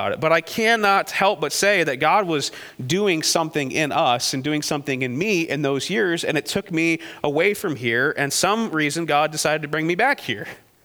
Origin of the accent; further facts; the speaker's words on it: Michigan, United States; Realistically, I'm not from here originally. I'm from Montcalm County, right?